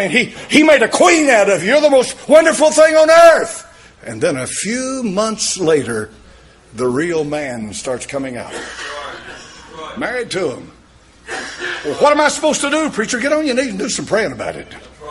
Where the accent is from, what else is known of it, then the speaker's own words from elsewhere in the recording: Bible Belt, United States; born there; Both sides of my family are from this area. From right in here. I'm thankful to God. I was born in the Bible Belt.